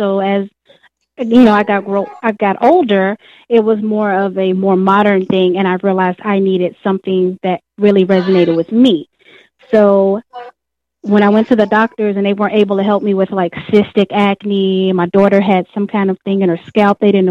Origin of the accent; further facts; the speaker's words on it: Miami, Florida, United States; now in Fredericksburg, United States; Well, I'm originally from Miami, Florida